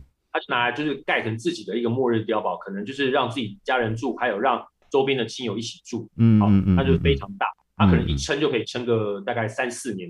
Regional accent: Taiwan; 那其实我们台湾人已经经历过像类似这样的灾难

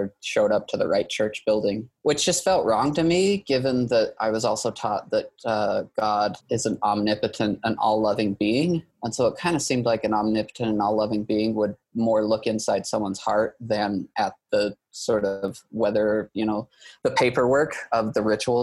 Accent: St. George, Utah, United States; I was born and raised in Utah. I call the southwest corner of Utah, which is Washington County or St. George, Utah, my home.

